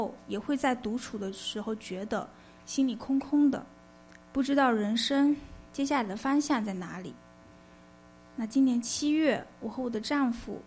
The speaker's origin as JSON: {"language": "Chinese", "country": "China", "tie": "born or raised there", "said": "我是在国内出生、长大和工作的，虽然我的家庭呢不是基督教徒，但是小时候对我们村里的一座小教堂有着非常特别的印象。"}